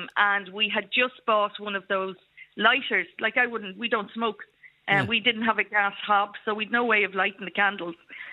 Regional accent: Dublin, Leinster, Ireland; I'm coming from Dublin and especially from the Liberties area and the Tenters area, very realistic.

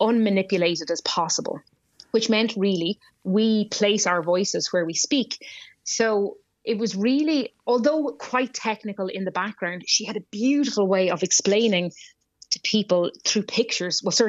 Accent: Ireland; Ronnie's big thing was that we actually, as Irish people speaking English, we speak quite actually Italian vowels in general.

